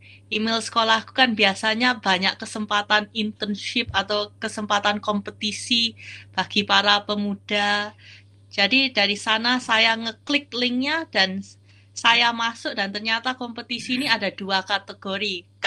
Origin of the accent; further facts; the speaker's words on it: Surabaya, East Java, Indonesia; now in Melbourne, Australia; Saya dari Surabaya, saya ke Melbourne ini untuk belajar animasi dari RMIT